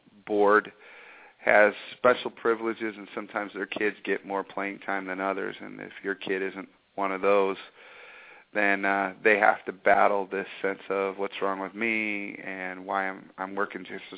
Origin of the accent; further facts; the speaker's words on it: Michigan, United States; I grew up in Michigan and played football in Michigan